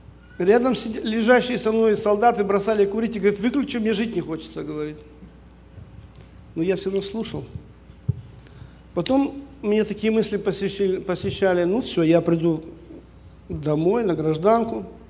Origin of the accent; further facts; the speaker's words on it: Taraz, Jambyl Region, Kazakhstan; born there; Родился я в Казахстане, в городе Джамбули, в христианской семье.